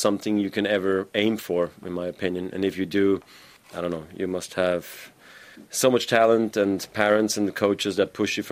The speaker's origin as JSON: {"language": "English", "town": "Basel", "region": "Basel-Stadt", "country": "Switzerland", "tie": "born or raised there", "second_language": "English", "said": "I was just a really normal guy growing up in Basel"}